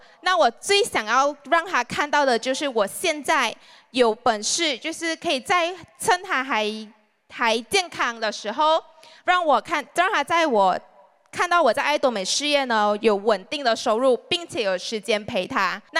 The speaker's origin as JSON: {"language": "Chinese", "town": "Johor Bahru", "region": "Johor", "country": "Malaysia", "said": "因为我是来自柔佛新山，经常被问到为什么不要去新加坡赚取3.5倍的薪水哦。"}